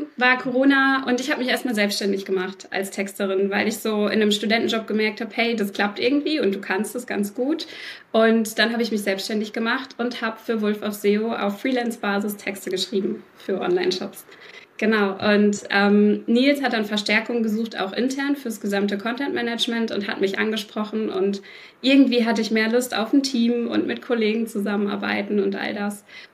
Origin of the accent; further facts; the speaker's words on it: North Rhine-Westphalia, Germany; ich komme aus Nordrhein-Westfalen.